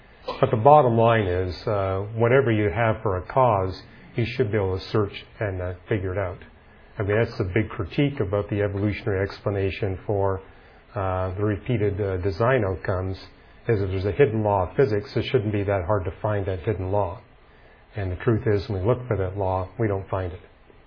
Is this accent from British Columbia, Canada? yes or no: yes; British Columbia, Canada; You know, where I grew up in British Columbia, the weed that was impossible to kill was blackberries.